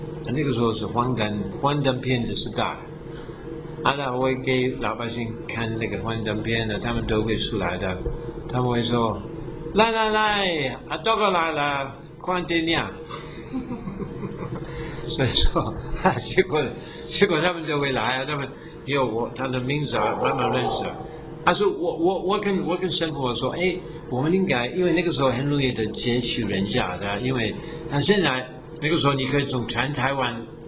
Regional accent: United Kingdom; Chinese is a second language; also born or lived in Cyprus / South Africa; 因为我是英国人，可以说的，我的护照是英文，但是我出生的在塞浦路斯

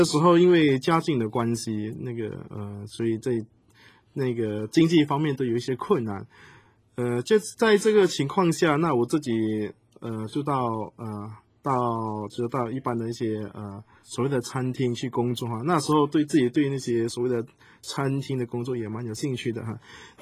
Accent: China; 我自己本身身为一个中国人

